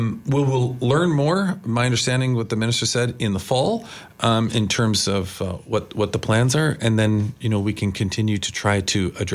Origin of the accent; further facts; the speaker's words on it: Kingston, Ontario, Canada; When I was younger, born and raised in Kingston, we talked about this off air beforehand.